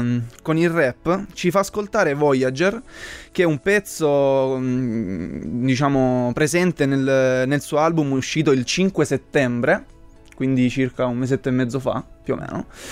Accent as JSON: {"language": "Italian", "town": "Maglie", "region": "Apulia", "country": "Italy", "said": "studio ingegneria gestionale al Politecnico. Io sono salentino doc, vengo da Maglie in provincia di Lecce."}